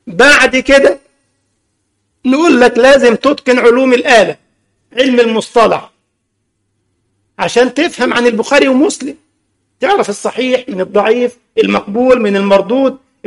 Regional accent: Egypt; انما عندنا في مصر ما فيش الكلام ده

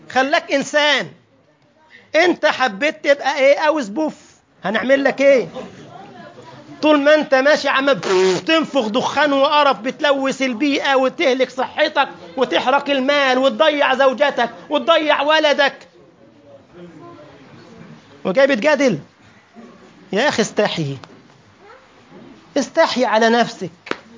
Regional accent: Egypt; احنا عندنا في مصر اسمه شكمان

